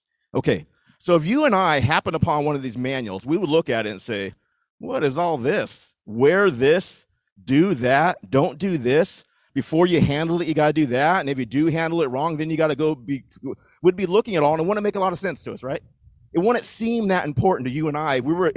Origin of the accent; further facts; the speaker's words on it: Washington, United States; The Hanford Nuclear Reactor, power reactor, is located in my home state of Washington.